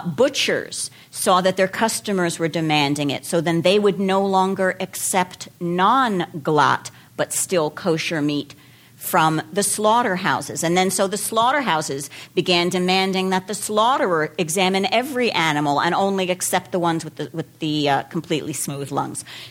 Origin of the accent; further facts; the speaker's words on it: United States; And as Jews, as American Jews, we've always known that the food we put in our mouth has a lot to say about who we are and what we think is important.